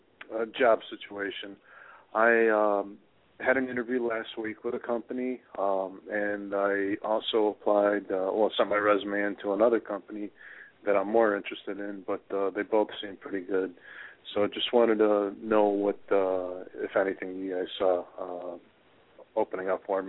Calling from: Cleveland, Ohio, United States; I'm calling from Cleveland, Ohio, if that rings a bell to you guys.

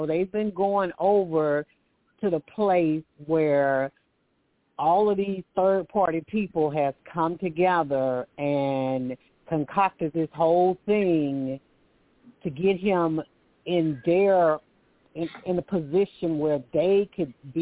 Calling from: Alabama, United States; I'm calling from Alabama.

